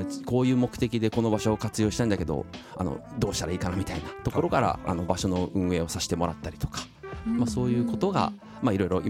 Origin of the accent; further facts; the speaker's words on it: Chofu, Tokyo, Japan; あのまあ自分の地元の街でまあそれをやってみたいなっていうところで